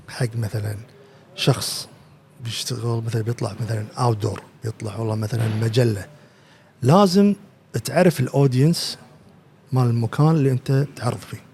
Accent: Kuwait; إحنا داشين عليهم ككويتيين وعرب

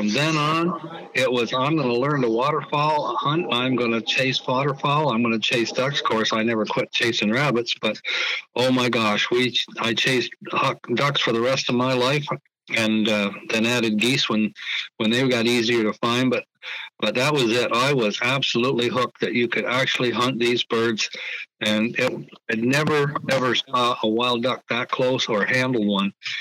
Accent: Saint Thomas, U.S. Virgin Islands; But also, when I'm growing up in St. Thomas, when I was that age, gullies were not cleaned out.

